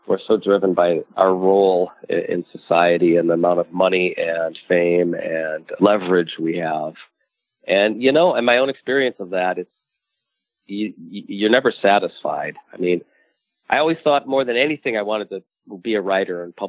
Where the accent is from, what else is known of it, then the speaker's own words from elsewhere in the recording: United States; I'm a Zen monk, but I'm an American too, which means I'm grew up within the context of the American dream.